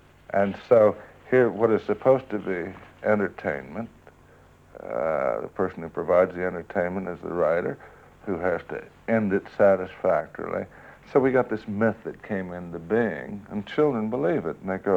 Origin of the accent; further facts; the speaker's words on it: Indianapolis, Indiana, United States; I grew up in Indianapolis, yes, and I would like to see it burned down